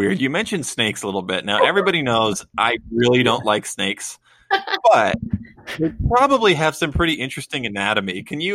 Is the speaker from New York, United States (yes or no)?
yes; New York, United States; now in California, United States; growing up in New York, I was assumed we don't have like large, fearsome beasts in North America. And then I came to California, found out I was wrong.